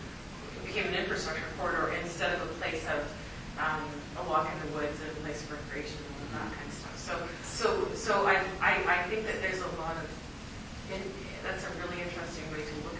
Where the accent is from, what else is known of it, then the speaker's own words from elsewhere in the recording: Ottawa, Ontario, Canada; I grew up in Ottawa, and Ottawa has a greenbelt